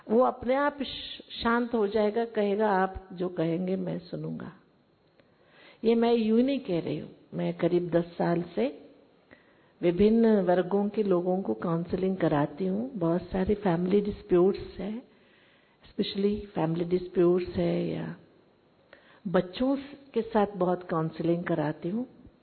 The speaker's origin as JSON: {"language": "Hindi", "region": "Karnataka", "country": "India", "said": "मैं कर्नाटक से हूँ"}